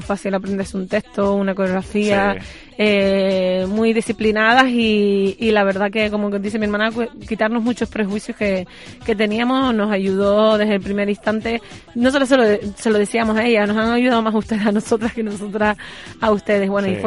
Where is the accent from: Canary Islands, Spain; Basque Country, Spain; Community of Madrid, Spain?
Canary Islands, Spain; como yo voy a estar aquí dar a luz en mi tierra, pues yo pues programé que la última actuación sería en Canarias, y ojalá que sea en Tenerife